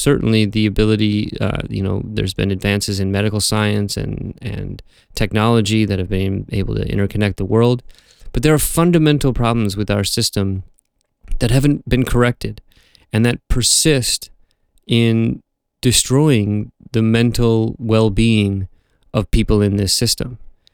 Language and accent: English; United States; born there; in terms of geopolitically, I was born in the United States.